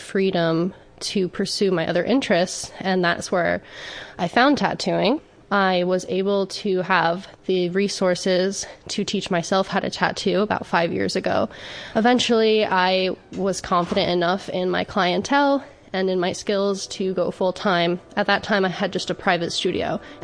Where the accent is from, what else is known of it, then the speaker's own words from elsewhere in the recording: Saugerties, New York, United States; I am from the area. I grew up in Saugerties. I went to school in Saugerties.